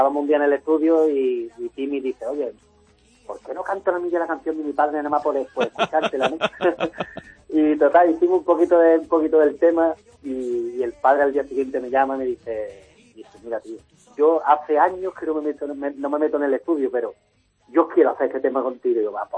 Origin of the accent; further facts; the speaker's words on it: Málaga, Andalusia, Spain; Hombre, yo es que, bueno, mi tierra es mi tierra, ¿no?